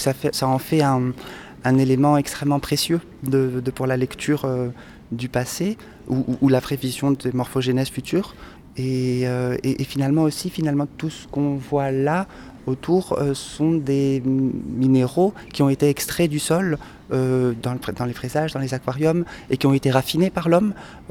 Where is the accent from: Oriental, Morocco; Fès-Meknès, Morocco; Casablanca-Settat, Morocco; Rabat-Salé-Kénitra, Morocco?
Casablanca-Settat, Morocco; Casablanca; Encore avant, je viens donc du Maroc, de Casablanca, où j'avais passé un bac scientifique.